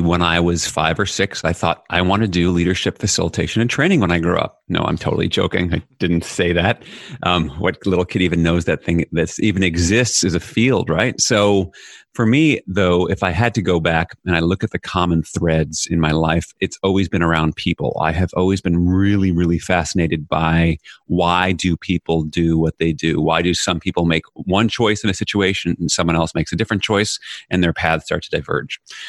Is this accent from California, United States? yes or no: no; New York City, New York, United States; growing up in New York City in the 1970s and 80s was, wow, my experience at home was so different from the experience at school or at my friends' houses.